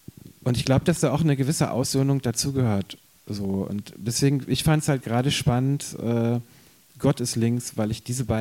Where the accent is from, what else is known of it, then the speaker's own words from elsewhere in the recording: Hamburg, Germany; So, ich bin aufgewachsen bei den Linken in Hamburg.